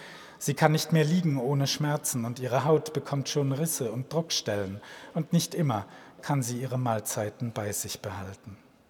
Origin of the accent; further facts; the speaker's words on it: Karlsruhe, Baden-Württemberg, Germany; ein Kollege aus meiner alten Heimat, aus Karlsruhe